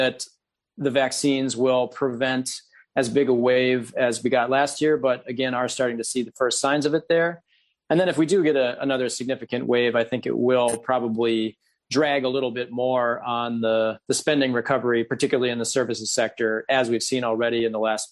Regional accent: Minnesota, United States; my home state of Minnesota

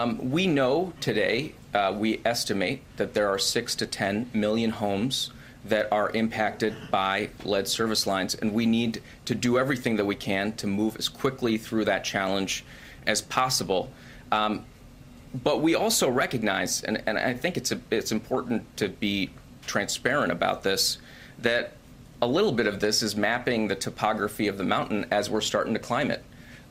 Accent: Erie, Pennsylvania, United States; I grew up in Erie, Pennsylvania, so I'm particularly excited about the $6.5 million

